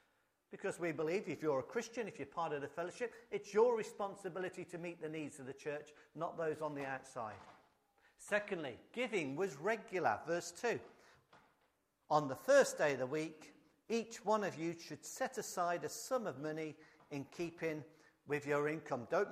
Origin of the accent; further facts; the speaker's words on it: Coventry, West Midlands, United Kingdom; I'm from the Midlands. I grew up in Coventry, spent most of my life there.